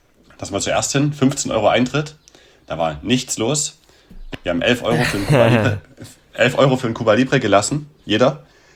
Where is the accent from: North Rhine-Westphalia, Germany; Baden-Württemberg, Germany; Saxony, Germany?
Saxony, Germany; Chemnitz; wir kommen aus Chemnitz